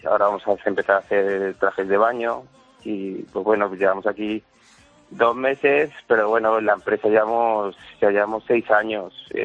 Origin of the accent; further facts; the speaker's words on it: Spain; somos muchos españoles que estamos aquí en el sector textil